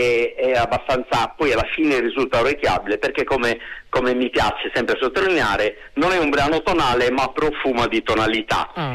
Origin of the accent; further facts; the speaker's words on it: Sardinia, Italy; bravissimo chitarrista mio conterraneo, perché noi siamo sardi.